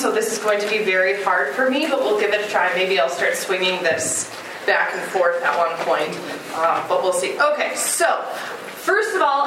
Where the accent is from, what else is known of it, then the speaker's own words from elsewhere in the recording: Grand Rapids, Michigan, United States; I grew up in Grand Rapids, Michigan at Grand Rapids Christian High School, which I always called Christian High. And then I moved to the Chicago area